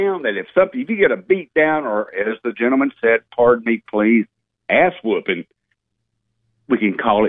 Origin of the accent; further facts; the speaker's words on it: Lexington, North Carolina, United States; Oh no, I am a vinegar. I'm from the Lexington barbecue.